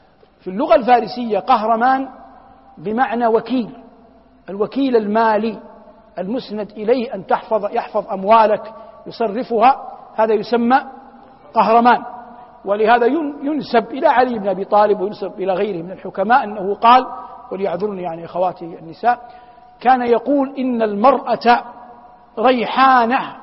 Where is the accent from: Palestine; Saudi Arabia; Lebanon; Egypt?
Saudi Arabia; كان يطلق فيها ما هو في شرق بلادنا المملكة العربية السعودية الآن